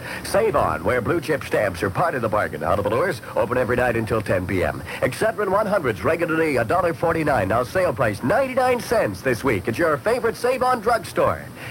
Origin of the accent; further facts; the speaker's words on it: Alhambra, California, United States; Here's the guy that made my hometown of Alhambra famous